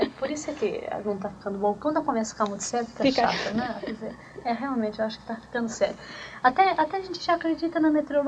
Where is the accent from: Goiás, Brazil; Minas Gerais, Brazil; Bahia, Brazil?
Minas Gerais, Brazil; E eu, como mineira aqui, tenho que reagir